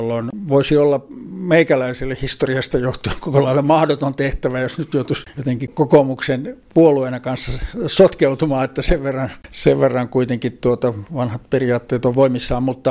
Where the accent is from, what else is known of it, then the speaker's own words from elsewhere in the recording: Vaasa, Ostrobothnia, Finland; also born or lived in Helsinki; mä oon vaasalainen, että mä en ilmoita helsinkiläinen, vaikka siis 2/3 elämästä on jo tullut vietettyä Helsingissä ja lyhyempi jakso täällä Vaasassa, mutta ne juuret on jotenkin niin ankarasti maassa